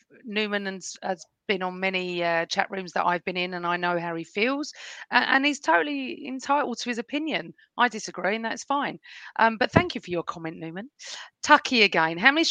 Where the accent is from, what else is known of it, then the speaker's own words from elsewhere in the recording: Watford, East of England, United Kingdom; also born or lived in Crouch End; I'm from Watford, used to live in Crouch End.